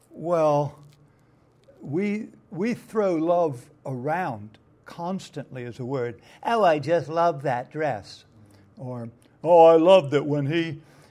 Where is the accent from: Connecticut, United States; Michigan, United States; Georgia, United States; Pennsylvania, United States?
Pennsylvania, United States; Philadelphia; I'm from Philadelphia, the city of brotherly love, although it's usually called the city of brotherly shove.